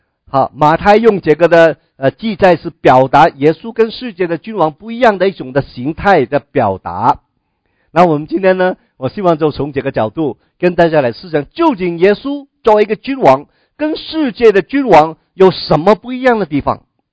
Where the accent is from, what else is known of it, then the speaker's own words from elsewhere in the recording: China; 但是我们中国人更明白这一点啊